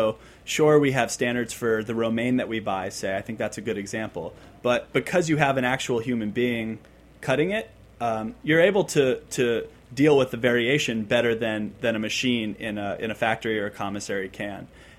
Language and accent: English; San Diego, California, United States; I grew up in San Diego. I love little taquerias. I grew up eating in them